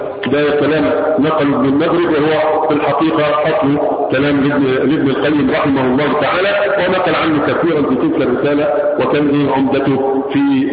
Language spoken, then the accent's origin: Arabic; Yemen; وهذا معلوم به عندنا في اليمن من 1000 سنة